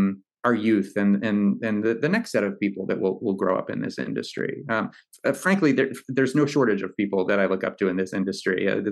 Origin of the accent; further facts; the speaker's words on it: Clearwater, Florida, United States; But in both cases, in Pittsburgh and where I grew up in Clearwater, the people are just genuinely warm.